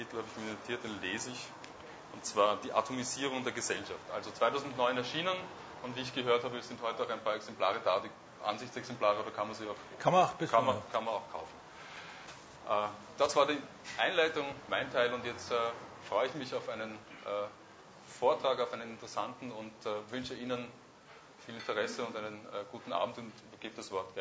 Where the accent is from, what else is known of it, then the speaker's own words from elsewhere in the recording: Vienna, Austria; Ich komme an sich aus Wien und arbeite für Linz 09 als Produktionsleiter im Bereich darstellende Kunst und im Bereich Musik